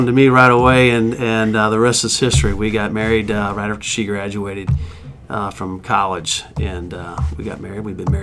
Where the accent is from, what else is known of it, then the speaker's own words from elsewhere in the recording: St. James, Missouri, United States; also born or lived in St. Louis; I was actually born in St. Louis, but was raised about 100 miles west of St. Louis in a small town, St. James, Missouri. That's where I grew up, Phelps County area, close to Rolla. And I grew up actually in the country.